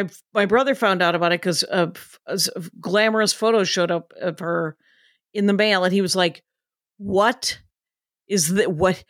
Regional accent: Wisconsin, United States; I'm from Wisconsin.

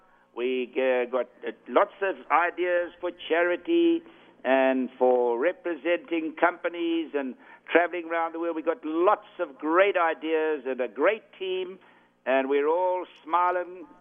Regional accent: South Africa; that's the punishment that I've got to take as a South African.

